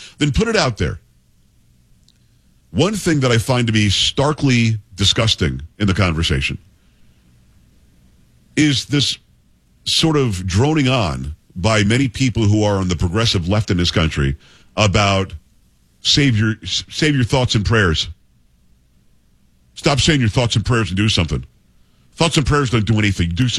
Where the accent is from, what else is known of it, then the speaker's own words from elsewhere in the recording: Florida, United States; I grew up in South Florida. I lived in Palm Beach County from the time I was 7 years old until I was 28.